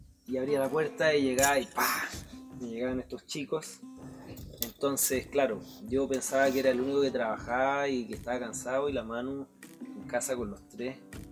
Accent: Chile; también chileno. Padre de esta familia

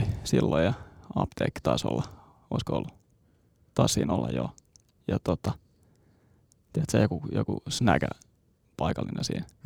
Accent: Kellokoski, Uusimaa, Finland; Mä oon kotoisin Kellokoskelta Tuusulasta. Eli tämmönen muutaman tuhannen asukkaan idyllinen maalaiskylä Pohjois-Tuusulassa.

